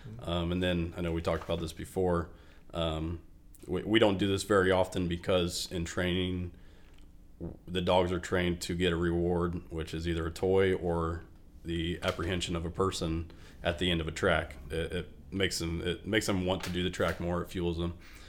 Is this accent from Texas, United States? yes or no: no; Mattoon, Illinois, United States; I'm from Mattoon, born and raised.